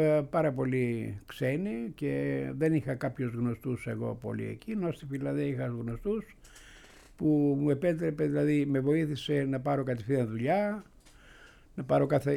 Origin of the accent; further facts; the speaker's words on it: Greece; now in Finland; Και επειδή είμαι Έλληνας, ναι, με δέχονται εκεί μέσα